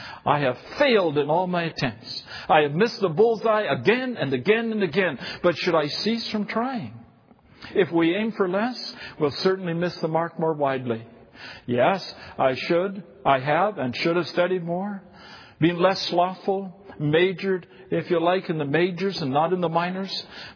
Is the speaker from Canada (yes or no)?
yes; Dryden, Ontario, Canada; many years ago, as a young boy, I heard a sermon by a shantyman in my hometown church in Dryden.